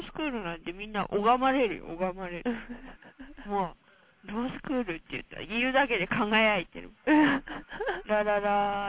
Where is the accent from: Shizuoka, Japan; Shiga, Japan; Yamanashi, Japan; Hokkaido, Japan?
Yamanashi, Japan; born there; 僕たち日本で山梨生まれだからさ田舎者だったけど